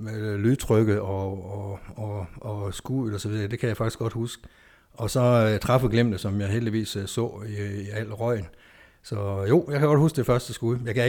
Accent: Bøvlingbjerg, Central Denmark Region, Denmark; Jeg er vestjyde af fødsel. Jeg er født i 1957 ude i Bøvlingbjerg herude vest for, hvor jeg gik i friskolen og på kommuneskolen.

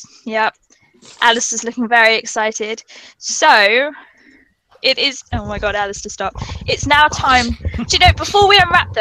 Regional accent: England, United Kingdom; accent: English; they made fun of my English accent, which I still remember to this very day.

